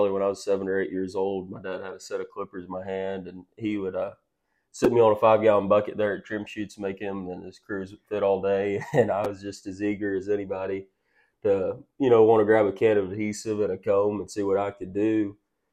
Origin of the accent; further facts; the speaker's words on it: Iola, Texas, United States; I'm from Iola, Texas. I'm 21 years old.